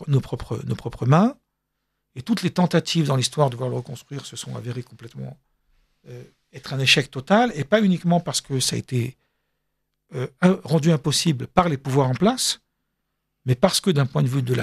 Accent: France; born there; Je suis français, j'ai mes papiers sont français, je suis né en France. Bon, mes parents étaient de Tunisie, mais ils sont venus 10 ans avant ma naissance.

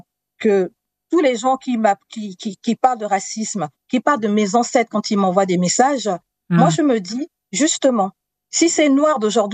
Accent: France; born there; Je suis née en France et je ne peux pas aimer un autre pays que le seul pays dans lequel je suis née.

